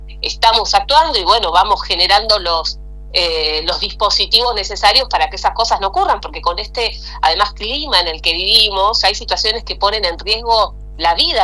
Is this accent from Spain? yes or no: no; Río Grande, Tierra del Fuego, Argentina; Viví toda mi vida, digo, aparte de nacer, viví toda mi vida en Tierra del Fuego, en Río Grande